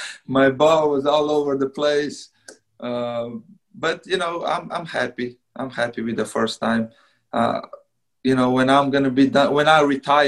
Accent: Slovenia; You know, I'm from Slovenia, it's only 2 million people

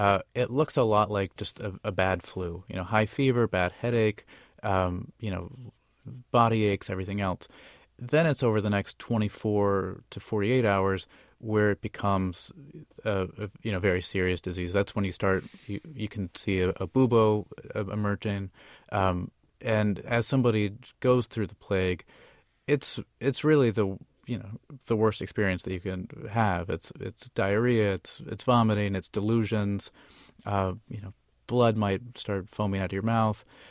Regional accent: Riverside, California, United States; Well, I grew up in California. You know, I grew up in Riverside. I lived in Berkeley for a while.

